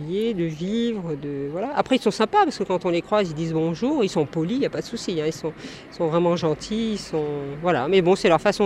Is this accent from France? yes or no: yes; Lyon, Auvergne-Rhône-Alpes, France; now in Luc, France; Je sais que nous, comme on vient de Lyon, on est obligé d'aller là-bas à chaque fois.